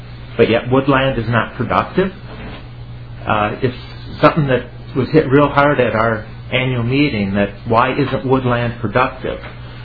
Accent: Minnesota, United States; I'm from Winona County, Steve Hackens area.

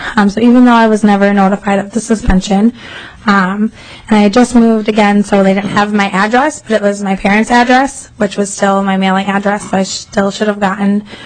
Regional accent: Otsego, Minnesota, United States; born or raised there; now in Minneapolis, United States

